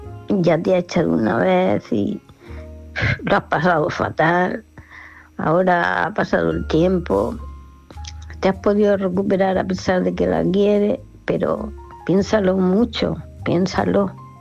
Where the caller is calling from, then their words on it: Murcia, Region of Murcia, Spain; de Murcia.